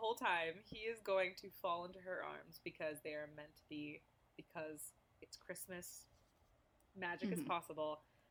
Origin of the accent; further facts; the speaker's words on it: the South, United States; as a Southerner